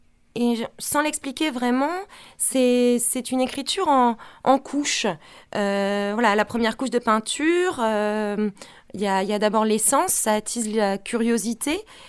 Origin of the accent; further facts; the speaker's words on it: France; chez nous en France